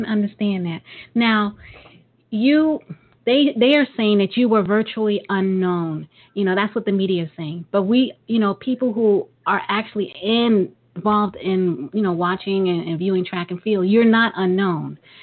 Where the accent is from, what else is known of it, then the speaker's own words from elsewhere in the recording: New York, United States; And I was in Mississippi and I'm a New Yorker.